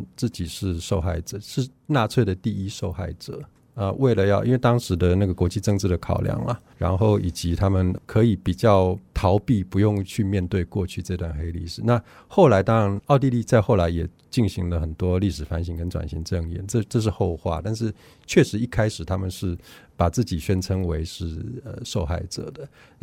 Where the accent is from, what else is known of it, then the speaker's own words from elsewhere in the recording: Taiwan; 就作为台湾人其实我们对这些故事距离还蛮遥远的